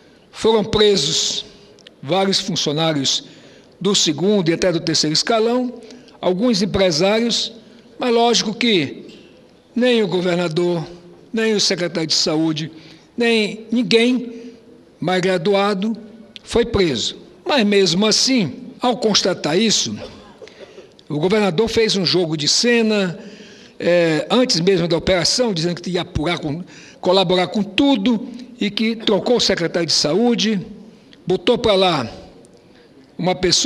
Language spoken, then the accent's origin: Portuguese; Roraima, Brazil; lá do meu estado de Roraima.